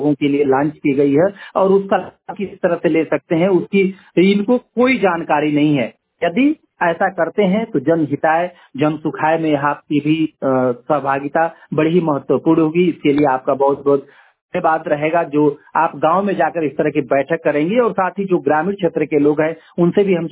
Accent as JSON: {"language": "Hindi", "region": "Uttar Pradesh", "country": "India", "said": "मैं गाजीपुर जनपद का रहने वाला हूं"}